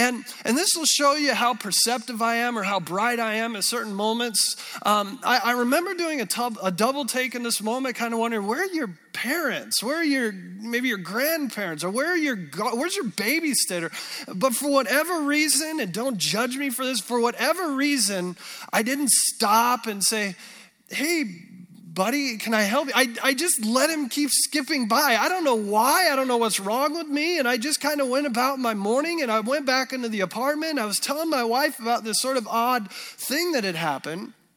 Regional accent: Colorado, United States; A few years back, my wife and I, we come from Colorado.

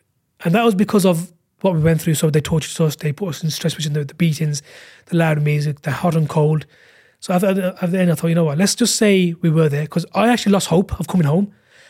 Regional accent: London, United Kingdom; We're from London, this and that, blah, blah, blah.

